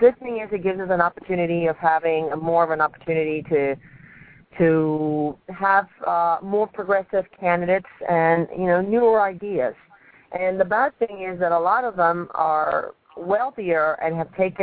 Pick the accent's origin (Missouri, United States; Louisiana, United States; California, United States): Louisiana, United States; Baton Rouge; also born or lived in Havana, Cuba; now in Miami, United States; I was born in Havana, Cuba. I grew up in Baton Rouge, Louisiana, so I am a Southern girl every way. I moved to Miami with my daughter 22 years ago